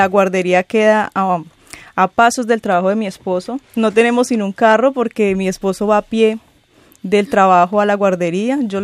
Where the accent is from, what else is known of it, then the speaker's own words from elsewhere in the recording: Colombia; Personalmente, que vengo de Colombia. Los colombianos somos de por sí, de naturaleza, migratorios